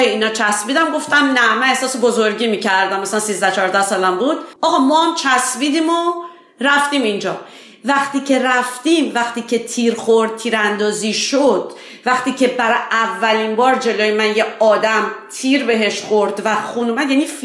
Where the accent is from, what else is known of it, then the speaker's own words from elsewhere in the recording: Iran; ما همه تحت تأثیر همچین جوی در ایران بزرگ شدیم.